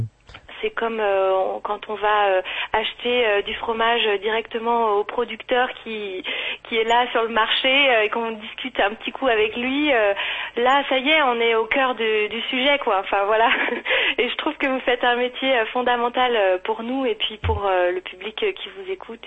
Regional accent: Vienne, Auvergne-Rhône-Alpes, France; born there; also born or lived in Lyon; now in Brittany, France; Ah je suis née à Vienne, à l'hôpital Lucien Hussel, il n'y a rien de... je revendique plutôt ça, voilà, après j'ai beaucoup vécu à Lyon surtout, et puis là je suis partie m'expatrier

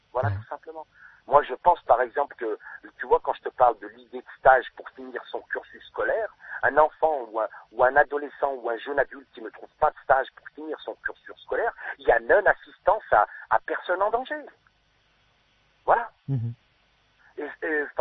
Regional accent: Auvergne-Rhône-Alpes, France; Ouais, je suis auvergnat.

